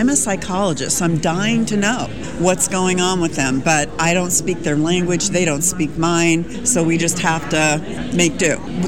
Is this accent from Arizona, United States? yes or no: no; Saint Paul, Minnesota, United States; born there; also born or lived in California / Colorado / Indiana / Oklahoma; now in Oregon, United States; I was born in St. Paul, Minnesota, and then we lived in California, then we lived in Colorado, and then we lived in Indiana, and then we lived in Oklahoma, and then I moved here.